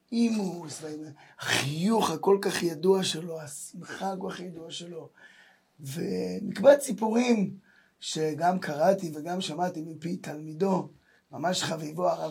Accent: Jerusalem, Jerusalem District, Israel; אני ירושלמי

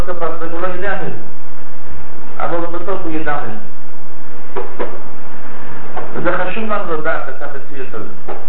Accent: United States; באמריקה כשאנחנו גדלנו בישיבות

